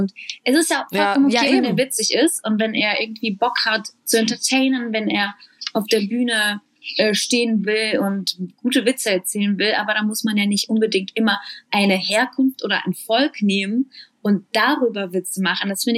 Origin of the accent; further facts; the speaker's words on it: Russia; ich bin mir nicht so ganz sicher, ich komm aus Russland.